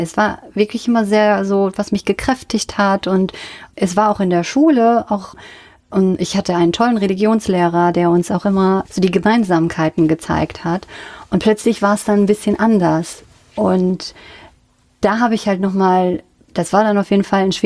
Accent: North Rhine-Westphalia, Germany; Aus dem Siegerland.

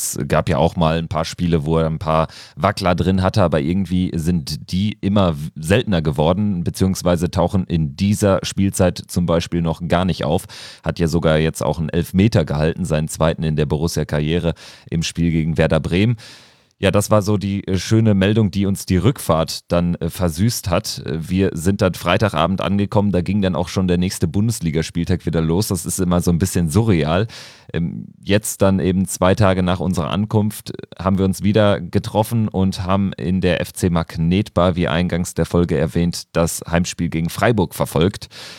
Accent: Graz, Styria, Austria; Also bei uns in Graz war dann doch deutlich mehr los, als was man da von den Wolfsburgern in Lviv gehört hat beim Auswärtsspiel gegen Alexandria.

